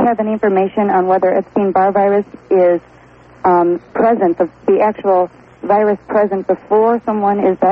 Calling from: St. Louis, Missouri, United States; Hi. I'm calling from St. Louis.

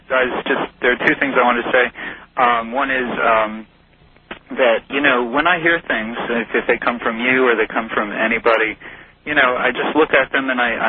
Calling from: Philadelphia, Pennsylvania, United States; From Philadelphia.

